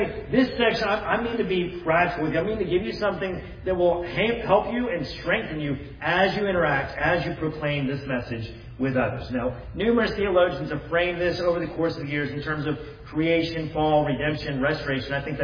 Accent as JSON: {"language": "English", "region": "Texas", "country": "United States", "said": "I am a nationally born U.S. citizen. I'm grateful for that. And I'm a Texan"}